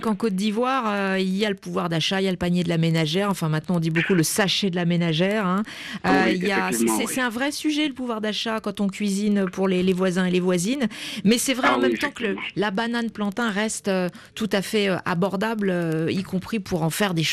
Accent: France; moi, je suis française.

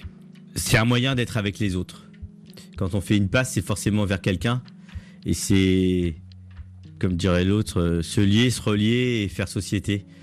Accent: Le Havre, Normandy, France; je viens d'où je viens et moi je viens de Cocrioville, du Havre. J'adore ma ville, j'adore mon quartier, mais j'ai voulu en sortir quoi.

